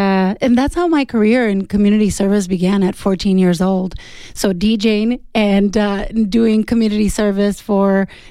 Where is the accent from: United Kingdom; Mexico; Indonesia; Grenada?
Mexico; now in Tucson, United States; So I came from Mexico. I came to school here. I fell in love with Tucson.